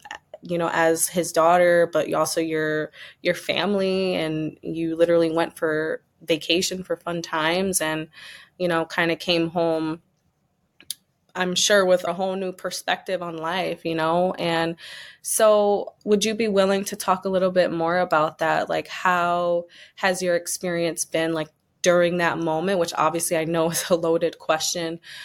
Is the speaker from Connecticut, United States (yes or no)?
yes; Connecticut, United States; And, you know, I'm from Connecticut. I'm from the East Coast.